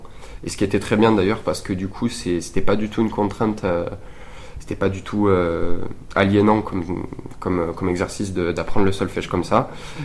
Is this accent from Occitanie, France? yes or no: yes; Carmaux, Occitanie, France; now in Toulouse, France; j'ai 20 ans là cette année et donc je viens de Carmo, sinon là j'habite à Toulouse, je suis étudiant à Toulouse.